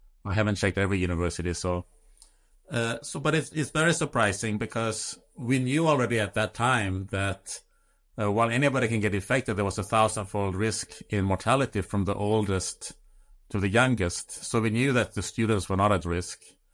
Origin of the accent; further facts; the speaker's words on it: Sweden; English is a second language; Yeah, but I'm from Europe, from Sweden. So we don't. That's not part of my culture to do that.